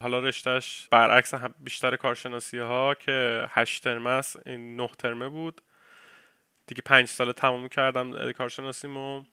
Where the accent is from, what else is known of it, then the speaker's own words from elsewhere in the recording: Tehran, Tehran Province, Iran; moved away as an adult; now in Oslo, Norway; 29 سالمه، از تهران مهاجرت کردم سال 2019 به نروژ اسلو و الان در اسلو هستم.